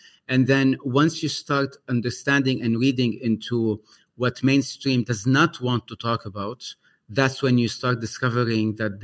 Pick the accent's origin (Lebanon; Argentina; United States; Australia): Lebanon; I am from the land. I'm from Lebanon. I'm Arabic. I'm also Christian Catholic by birth.